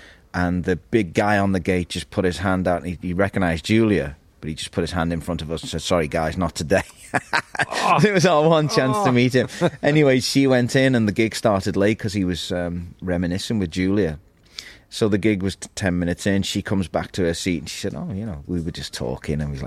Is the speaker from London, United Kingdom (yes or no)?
no; Liverpool, North West England, United Kingdom; because I'm from Liverpool and he's from Liverpool, and I'm one of those Liverpool guys that you can understand when they speak.